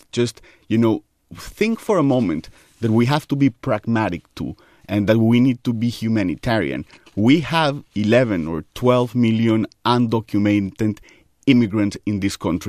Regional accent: United States; I am an American, but I can also tell you that I am a gay man

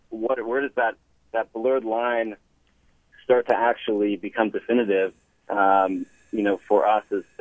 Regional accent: San Francisco, California, United States; I'm from San Francisco.

